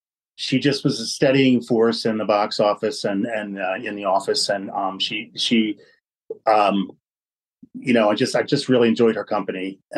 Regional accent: Falkirk, Scotland, United Kingdom; I grew up in Falkirk. We had freight train right behind our house, you know, would shake the entire house

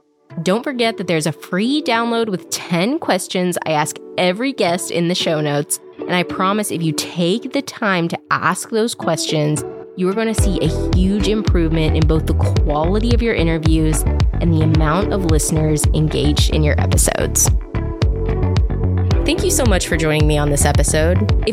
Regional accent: the South, United States; I prefer a card because I'm extra and I'm from the South

